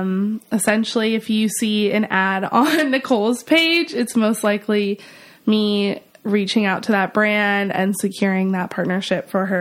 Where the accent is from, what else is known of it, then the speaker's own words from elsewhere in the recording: San Francisco, California, United States; now in Los Angeles, United States; So I'm from San Francisco, but now live in Los Angeles.